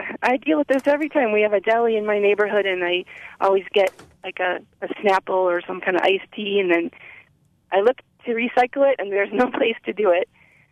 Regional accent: Michigan, United States; And that used to be done where I grew up in Michigan.

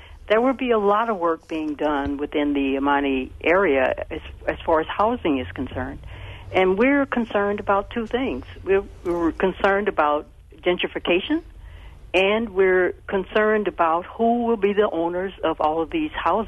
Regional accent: Fort Smith, Arkansas, United States; Fort Smith, Arkansas.

